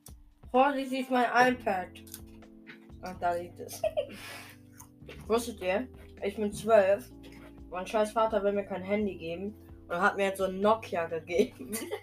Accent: Poland; Ich bin Pole.

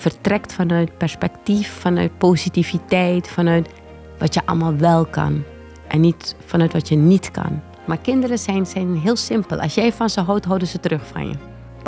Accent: Paramaribo, Suriname; also born or lived in Leiden; now in Netherlands; Ik ben geboren in Leiden, maar op mijn 4e al teruggegaan naar Paramaribo, Suriname, met mijn ouders... Die hebben elkaar hier ontmoet. Ik heb een Arubaanse moeder en een Surinaams-Hindoestaanse vader.

